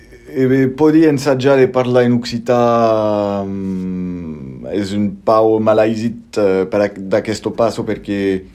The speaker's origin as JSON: {"language": "French", "town": "Paris", "region": "Île-de-France", "country": "France", "tie": "born or raised there", "lives_now": "Montpellier, France", "said": "moi je suis né à Paris, j'ai grandi à Paris"}